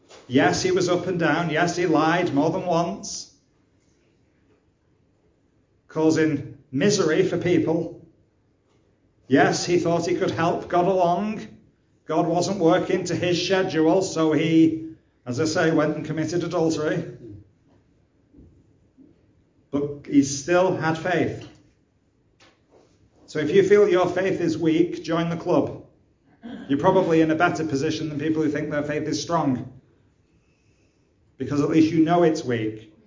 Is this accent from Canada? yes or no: no; United Kingdom; Or just say it, because we are British after all.